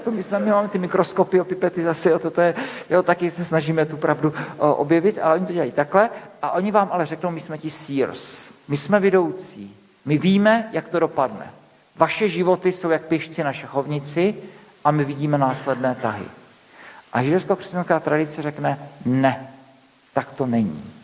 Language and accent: Czech; Brno, South Moravian Region, Czechia; born there; Já jsem se narodil v Brně.